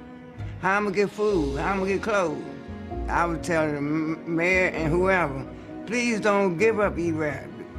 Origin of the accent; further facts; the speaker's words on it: Benny Courts, United States; I'm from Benny Courts.